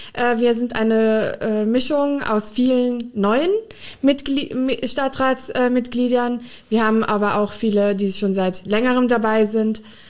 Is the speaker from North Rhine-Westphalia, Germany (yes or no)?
no; Frankenthal, Rhineland-Palatinate, Germany; Ich bin in der Pfalz in Frankenthal aufgewachsen